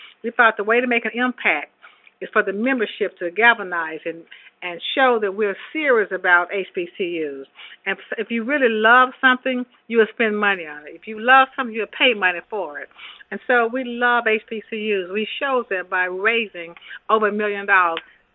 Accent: Memphis, Tennessee, United States; It was like any other young lady growing up in Memphis.

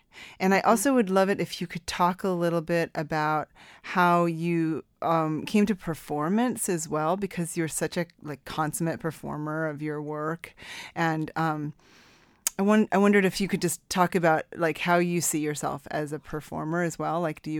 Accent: New Mexico, United States; you were born and raised in New Mexico, as was I.

